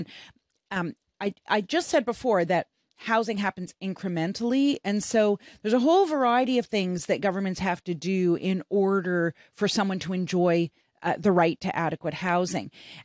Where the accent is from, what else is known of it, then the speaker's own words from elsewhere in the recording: Canada; I'm from Canada.